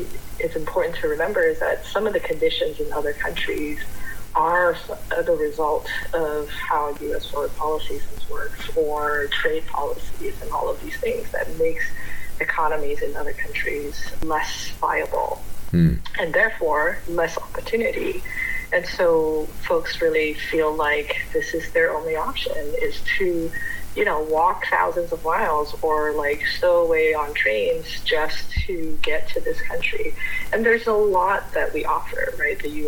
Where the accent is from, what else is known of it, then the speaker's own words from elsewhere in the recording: Malaysia; moved away as an adult; now in San Francisco, United States; I come from Malaysia, which is also a very diverse country, and so when I came to the States, I actually first came for college, and I happened to have gone to the Midwest